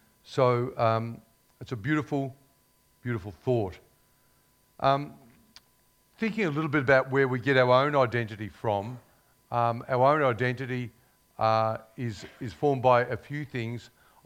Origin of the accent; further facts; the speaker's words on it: Ballarat, Victoria, Australia; I'll just recount one thing that I recall growing up in Ballarat.